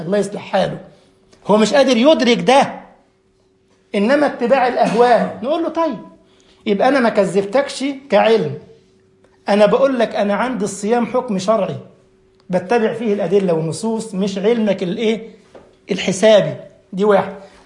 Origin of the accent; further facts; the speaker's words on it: Egypt; بل عندنا في مصر مثلا